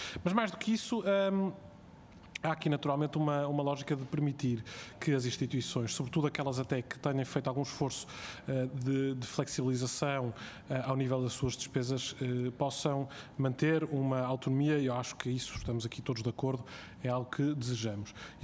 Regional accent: Porto, Portugal; eu sou do Porto

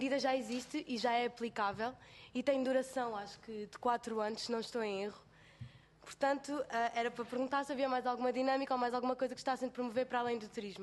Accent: Elvas, Portalegre, Portugal; nós somos de Elvas. Elvas é uma cidade fronteiriça e tem um contrato com Espanha que se chama Eurocidade.

